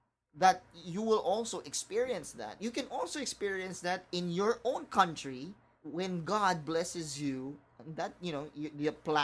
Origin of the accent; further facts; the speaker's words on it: Philippines; And I'm still a Filipino as well.